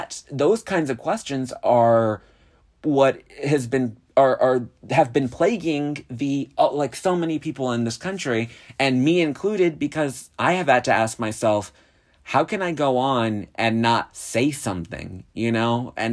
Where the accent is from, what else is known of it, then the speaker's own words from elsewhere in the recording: United States; As an American, I thought it was one of the worst exercises in democracy that I have ever seen.